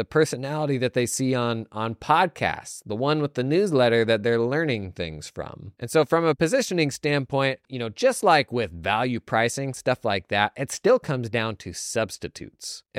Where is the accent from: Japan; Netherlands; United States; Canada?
United States; As an American, I'm like, what? That's a thing?